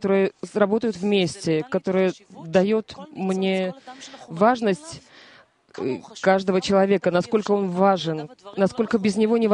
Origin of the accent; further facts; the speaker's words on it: Tel Aviv, Tel Aviv District, Israel; я, например, я из Тель-Авива